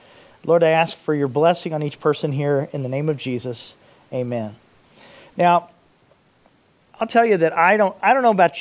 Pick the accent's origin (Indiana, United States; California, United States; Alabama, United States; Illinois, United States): Indiana, United States; Indianapolis; I'm from Indianapolis, Indiana, originally